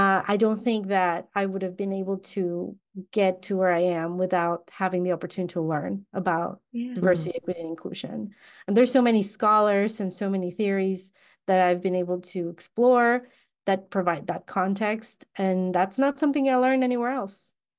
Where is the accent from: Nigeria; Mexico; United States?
Mexico; I was born and raised in Mexico, and honestly, very different from what I feel like most people, not everyone, but most people would have expected to meet a Mexican who's like without an accent